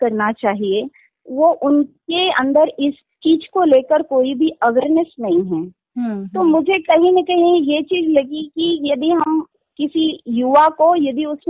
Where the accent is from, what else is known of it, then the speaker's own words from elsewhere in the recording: Uttar Pradesh, India; actually मैं UP से belong करती हूँ, हमारे जो पूर्वज हैं वो यूपी से आए हुए हैं